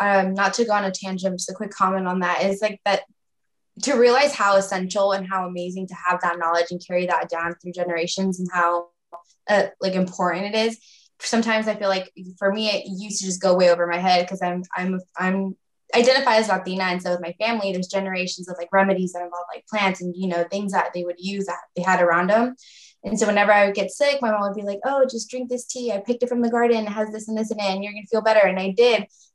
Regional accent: Chico, California, United States; I'm from Chico, and I didn't even know that existed.

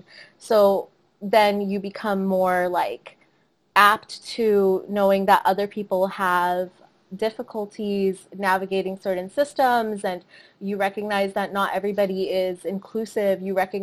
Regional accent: Chandigarh, India; born there; I was born in Chandigarh, India. And that was in 1997

